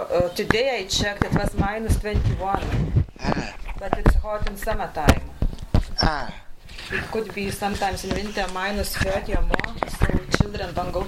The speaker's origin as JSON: {"language": "English", "country": "Lithuania", "said": "I am coming from Lithuania."}